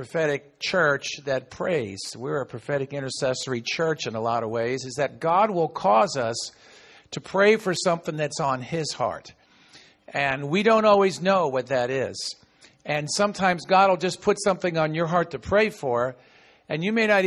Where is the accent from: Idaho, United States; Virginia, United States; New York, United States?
New York, United States; And I'll tell you a little bit more about my experience growing up in New York area.